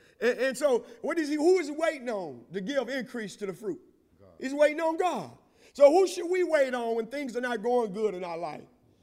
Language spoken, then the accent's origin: English; Texas, United States; I remember when I was growing up in East Texas, we would plant peas and corn